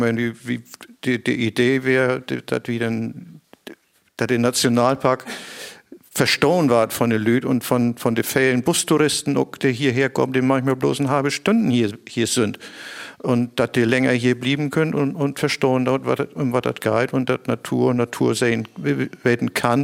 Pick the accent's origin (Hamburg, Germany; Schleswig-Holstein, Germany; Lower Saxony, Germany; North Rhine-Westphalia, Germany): Schleswig-Holstein, Germany; Kiel; now in Stralsund, Germany; ich bin eine Ostsee groß geworden in der Gegend von Kiel